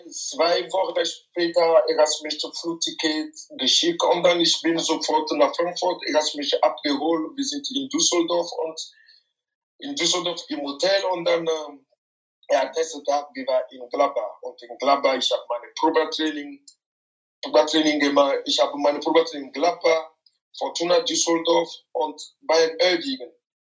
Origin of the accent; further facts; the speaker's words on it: Lomé, Maritime, Togo; German is a second language; moved away as an adult; ich bin in Lomé in Togo aufgewachsen, ja. Ich habe in Togo ganz meine Kindheit so gebracht bis 18.